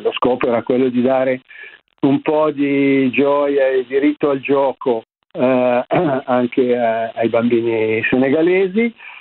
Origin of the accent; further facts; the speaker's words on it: Metanopoli, Lombardy, Italy; io sono partito da casa mia, da Metanopoli, ho attraversato un po' d'Italia